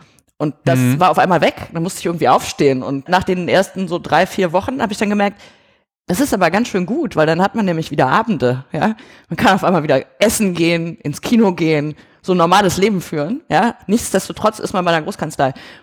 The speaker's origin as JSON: {"language": "German", "country": "Germany", "tie": "born or raised there", "said": "weil ich bin ja in Deutschland irgendwie groß geworden"}